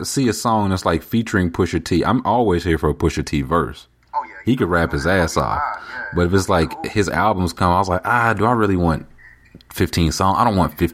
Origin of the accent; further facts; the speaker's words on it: the South, United States; I was growing up in the South at that time.